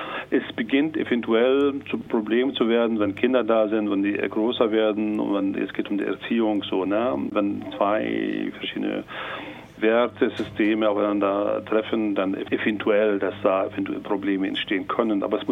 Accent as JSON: {"language": "German", "country": "Palestine", "lives_now": "Germany", "said": "Ich komme aus Palästina."}